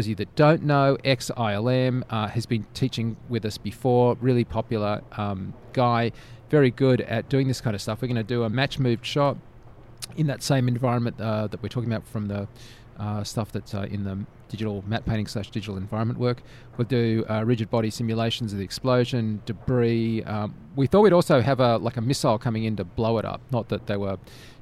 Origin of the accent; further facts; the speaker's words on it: Australia; I mean, this is, I'm an Australian.